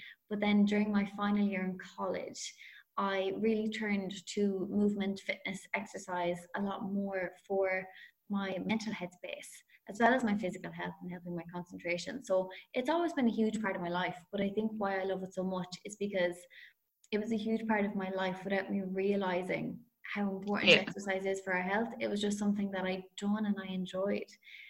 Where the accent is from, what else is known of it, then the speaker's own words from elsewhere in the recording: County Wicklow, Ireland; I'm really lucky that I grew up in the countryside. I'm on the Carlow-Wicklow border.